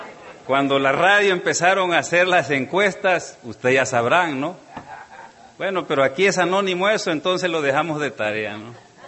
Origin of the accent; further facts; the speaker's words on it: Tabasco, Mexico; mis queridos hermanos mexicanos, yo vengo de Tabasco.